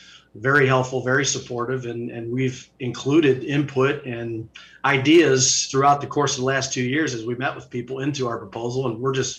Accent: Quad Cities, United States; I'm from the Quad Cities. I grew up there, have all kinds of friends there, do some business up there. Parents live there. Brother lives there.

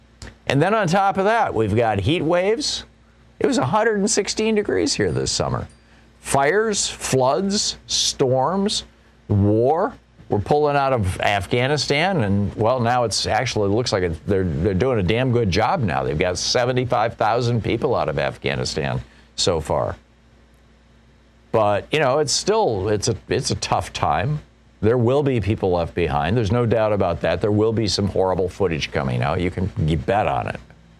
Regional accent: United States; I actually have a house that I live in. I have a good income. I'm an American.

